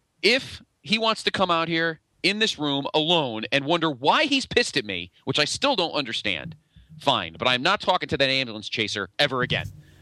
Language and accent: English; Asbury, New Jersey, United States; I am from Asbury, New Jersey.